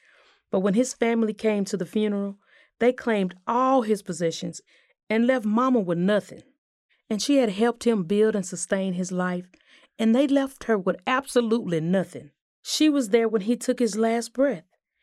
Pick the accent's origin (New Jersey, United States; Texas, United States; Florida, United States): Texas, United States; Fort Worth; I grew up in Fort Worth, Texas. We moved some, but not as much as David's family moved.